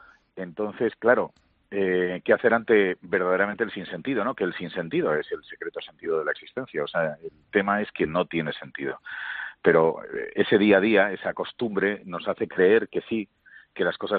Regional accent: Bilbao, Basque Country, Spain; soy de Bilbao, ¿no?

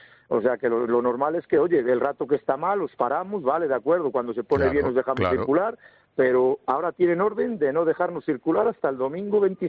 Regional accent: Castile and León, Spain; para irme para mi pueblo, hacia Puebla de Sanabria.

